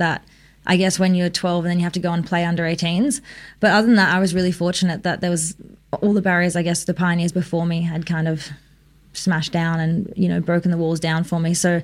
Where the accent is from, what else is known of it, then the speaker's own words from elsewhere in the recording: Melbourne, Victoria, Australia; Inner city Melbourne. So I was born in Richmond and always lived around no more than 15 minutes out of the city.